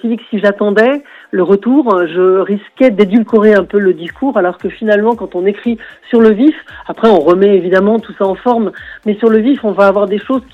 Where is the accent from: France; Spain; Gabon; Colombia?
France; Brittany; Et même si je vais m'aventurer dans le Nord, puisque moi je suis du Finistère Sud